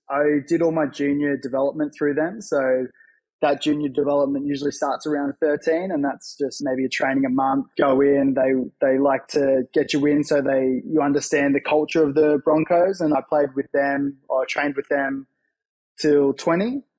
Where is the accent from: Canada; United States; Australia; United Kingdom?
Australia; Gold Coast, Queensland; And I grew up on the Gold Coast